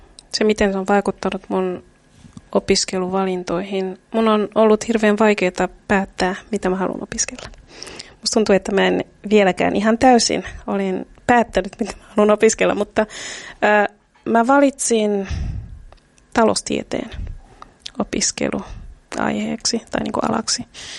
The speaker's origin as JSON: {"language": "Finnish", "country": "Namibia", "tie": "born or raised there", "said": "mä kasvoin Namibiassa sitten ja tein päätökseni siellä"}